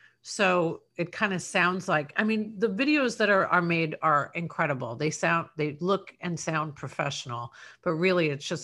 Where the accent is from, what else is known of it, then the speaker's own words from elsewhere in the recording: New York, United States; I'm from New York originally, and TikTok sometimes makes me want to move back there.